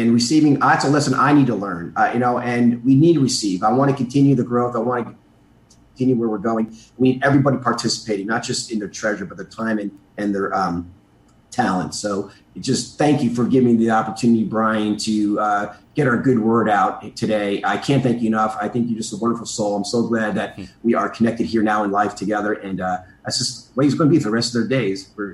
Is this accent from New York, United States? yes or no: yes; New York City, New York, United States; That's my hometown, man. Big Apple will take care of you.